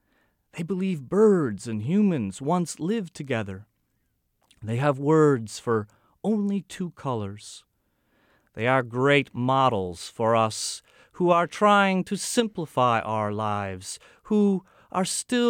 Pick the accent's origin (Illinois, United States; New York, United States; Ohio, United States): Illinois, United States; Chicago; I grew up in Chicago, and for whatever reason, my sports allegiances remain there.